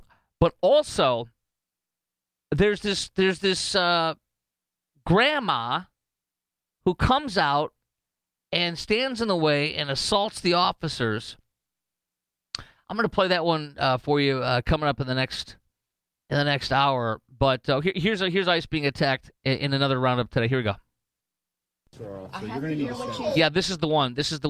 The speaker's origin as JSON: {"language": "English", "town": "Chicago", "region": "Illinois", "country": "United States", "tie": "born or raised there", "said": "I fill in Chicago sometimes, my hometown."}